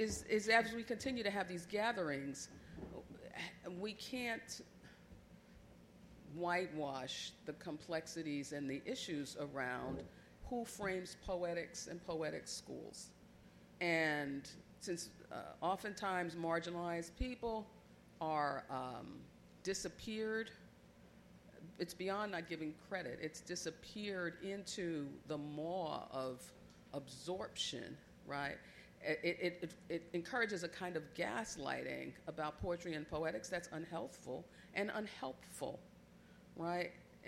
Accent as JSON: {"language": "English", "town": "Brooklyn", "region": "New York", "country": "United States", "said": "I'm from Brooklyn, and I'm from East New York."}